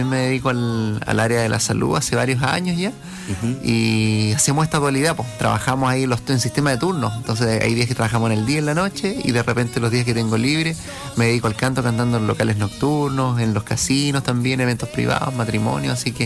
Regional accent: Osorno, Los Lagos, Chile; Soy de acá, de la ciudad de Osorno, nacido y criado en Osorno.

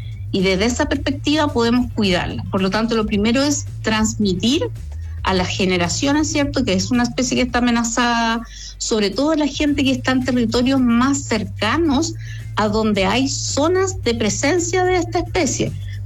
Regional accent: Chile; nosotros como chilenos

